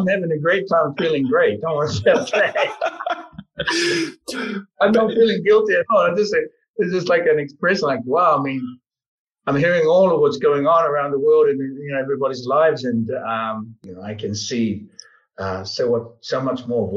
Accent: New Zealand; I was born and raised in New Zealand, you know. I was born on and raised on the marae.

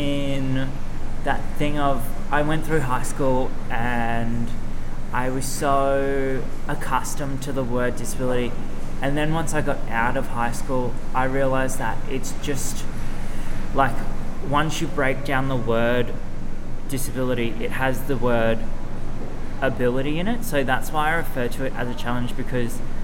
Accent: Townsville, Queensland, Australia; now in Sunshine Coast, Australia; No. So I actually grew up in Townsville. And then obviously due to my challenges and health conditions, we kind of had to make a quick move up here very recently.

